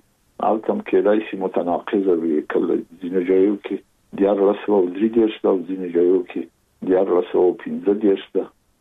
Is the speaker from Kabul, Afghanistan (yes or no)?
yes; Kabul, Afghanistan; زه زېږېدلی په کابل کې یم. د کابل په چاردی کې ګزرګاه پله ته ورڅېرمه، او کلی د شکلا خان کلا. هلته زه زېږېدلی یم، خو یو درې یا څلور کاله وروسته زما کورنۍ بیا د مراد خان ته کډه شوې ده، چې هلته د پدري کلا ده.